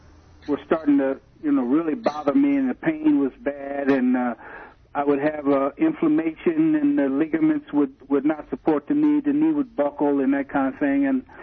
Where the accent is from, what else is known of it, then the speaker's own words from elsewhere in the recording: Nebraska, United States; Well, I'm originally from Nebraska. I live in Apple Valley.